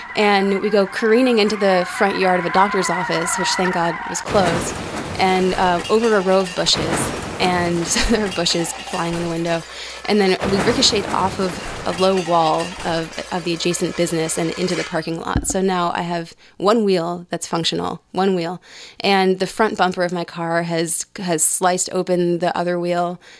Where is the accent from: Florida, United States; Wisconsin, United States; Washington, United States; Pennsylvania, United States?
Florida, United States; Tampa Bay; I'm from Tampa Bay. So.